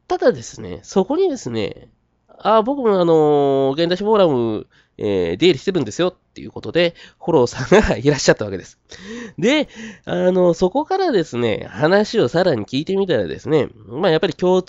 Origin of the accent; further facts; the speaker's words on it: Kochi, Japan; moved away as an adult; 私自身、ちょっと個人的な話になりますと、18年間、まあ、20年間ね、高知で生まれて育ってて、で、また、それから、まあ、テイトの方に出て、しばらく生活してたんですよ。で、それでですね、まあちょっとこっちの方に、また高知の方に戻ってきまして